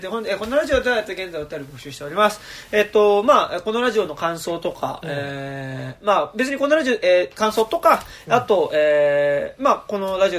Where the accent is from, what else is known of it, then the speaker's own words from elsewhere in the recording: Tokyo, Japan; そんな江戸っ子な部分が出てしまいました。